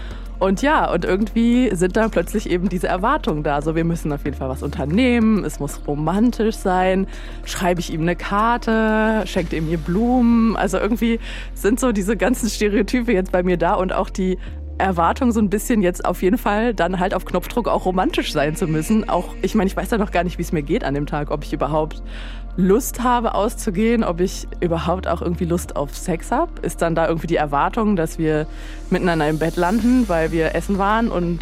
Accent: Cologne, North Rhine-Westphalia, Germany; Ich komme ja aus Köln

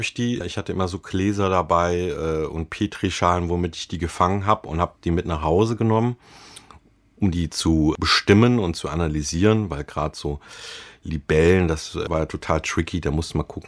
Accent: Rhineland-Palatinate, Germany; Ich bin nicht weit gekommen, wie man merkt. Ne? Ich bin im Westerwald groß geworden.

